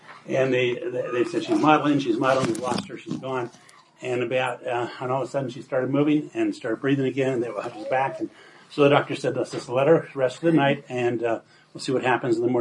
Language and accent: English; Inkom, Idaho, United States; We're from Pocatello. I was raised in Income, raised with 9 siblings in a 2-bedroom house with no indoor plumbing, up Buckskin, or up Rabbit Creek, if you have any idea where that is.